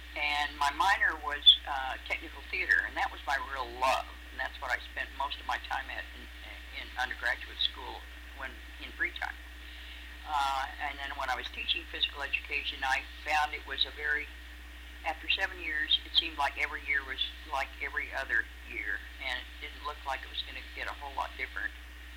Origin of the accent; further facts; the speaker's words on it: Salt Lake City, Utah, United States; born there; I was born in Salt Lake City, Utah, in 1930.